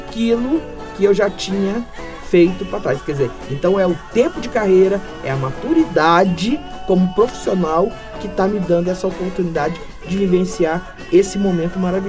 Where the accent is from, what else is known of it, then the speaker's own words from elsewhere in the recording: Cataguases, Minas Gerais, Brazil; Eu sou mineira de Cataguases.